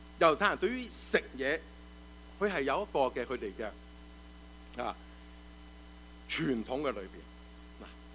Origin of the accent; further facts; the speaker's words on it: China; 我中国人就会想到西游记